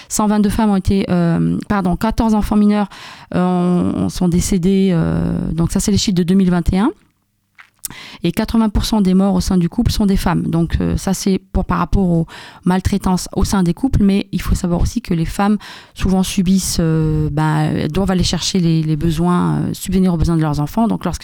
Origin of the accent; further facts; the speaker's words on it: Algeria; now in France; Pour moi, je suis originaire d'Algérie, j'ai vu ce que c'était qu'un climat désertique ou semi-désertique